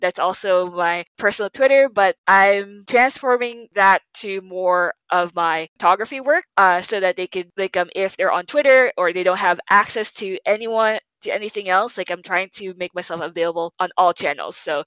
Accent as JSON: {"language": "English", "country": "Philippines", "said": "I do want to showcase my home country, the Philippines"}